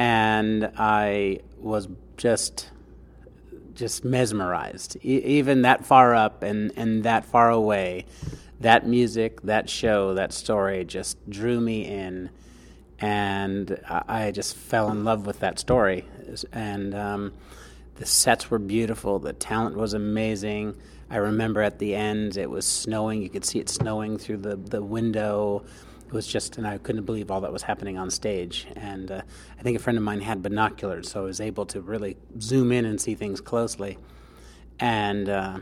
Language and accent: English; Detroit, Michigan, United States; I believe I was in 10th grade, and I'm originally from the Detroit area.